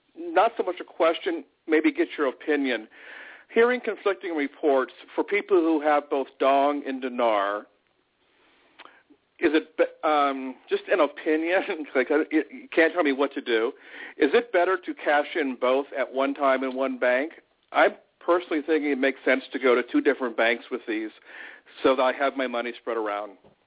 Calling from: Atlanta, Georgia, United States; Hi, Dave. … in Atlanta.

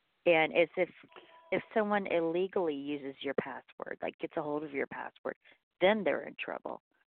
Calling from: Tulsa, Oklahoma, United States; Oklahoma, the home of Black Wall Street.

